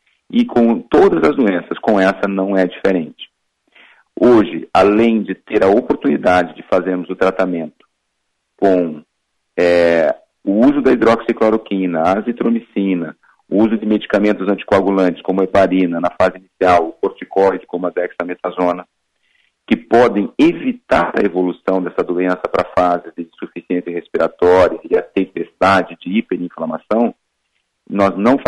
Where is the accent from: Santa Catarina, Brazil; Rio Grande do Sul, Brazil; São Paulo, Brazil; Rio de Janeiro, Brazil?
Rio Grande do Sul, Brazil; Palmeira das Missões; now in Rondônia, Brazil; eu sou gaúcho, nasci em Palmeira das Missões, tive a minha formação em Porto Alegre